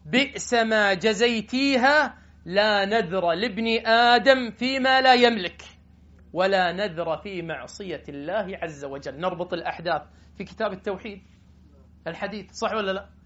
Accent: Kuwait; عندنا بالكويت

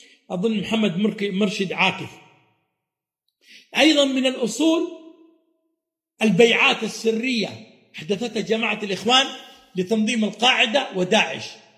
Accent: Saudi Arabia; عندنا في السعودية

